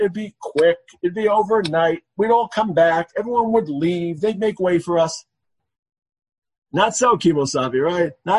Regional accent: Brooklyn, New York, United States; I don't come from Detroit. I don't come from Teaneck. Benny, I'm not from White Plains. I'm from Brooklyn. So in Brooklyn, we used to say, bada bing, bada boom.

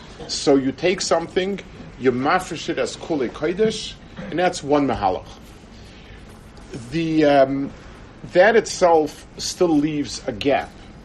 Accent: United States; I remember myself, I grew up in America at a time when things were different.

